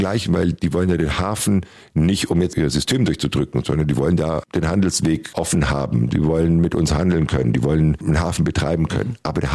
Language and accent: German; West Germany, Germany; Also ich bin im Westen aufgewachsen